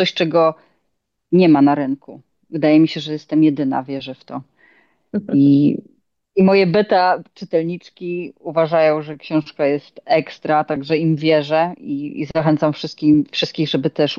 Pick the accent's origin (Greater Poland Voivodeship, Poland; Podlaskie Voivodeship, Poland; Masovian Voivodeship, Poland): Masovian Voivodeship, Poland; Warsaw; Jak przyjeżdżam na wakacje, to jestem z Warszawy, więc ląduję w Warszawie